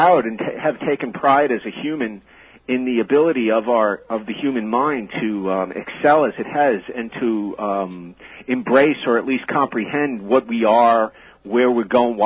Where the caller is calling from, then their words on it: Miller Place, New York, United States; Miller Place.